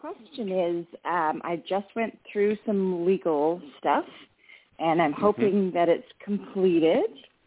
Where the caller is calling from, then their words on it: Seattle, Washington, United States; I'm calling from Seattle.